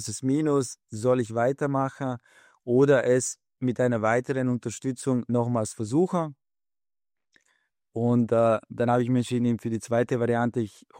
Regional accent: Lower Austria, Austria; Ich bin aus Österreich, Wien Umgebung

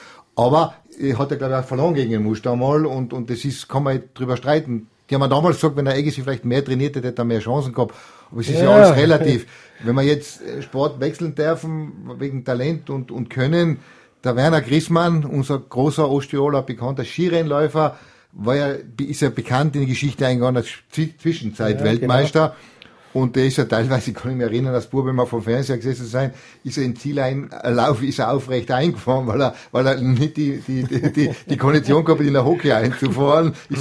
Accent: Tyrol, Austria; Als Tiroler muss man es dazu erzählen.

